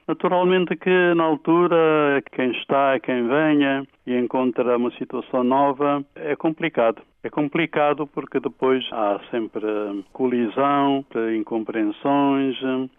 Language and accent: Portuguese; Santiago, Cape Verde; logo encaminhei-me para a minha diocese, a minha terra